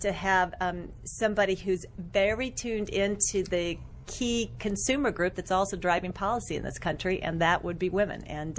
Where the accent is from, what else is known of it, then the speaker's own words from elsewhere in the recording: Iowa City, Iowa, United States; I am an Iowa girl, grew up in a college town where the University of Iowa is, Iowa City.